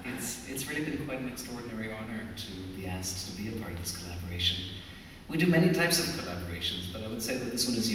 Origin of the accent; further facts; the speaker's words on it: Israel; though I come from Israel, Yiddish and klezmer and all this music is entirely new to me